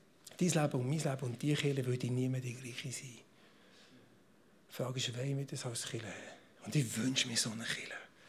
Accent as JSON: {"language": "German", "country": "Switzerland", "said": "Und wir sind ja reich, gell? Wir sind Schweizer."}